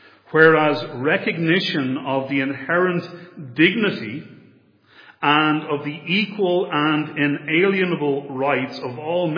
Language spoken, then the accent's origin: English; Ireland; Now, as an Irish citizen, I'd be the first to say that the Irish government does not follow this.